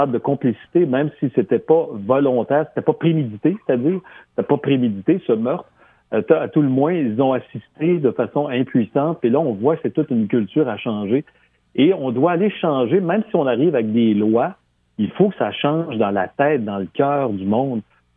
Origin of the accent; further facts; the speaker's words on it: Quebec, Canada; C'est parce qu'ici, on est touché, hein? On est des Nord-Américains.